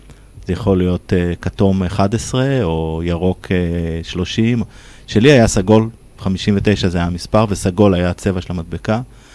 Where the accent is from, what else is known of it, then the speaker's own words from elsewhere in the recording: Ein HaHoresh, Central District, Israel; אני גדלתי בקיבוץ, קיבוץ עין החורש, לא מאוד רחוק מפה